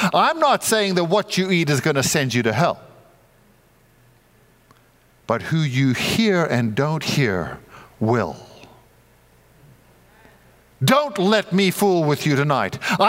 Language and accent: English; South Africa; I grew up in South Africa at Helderberg College. It's in the Hottentots Holland Mountain Range.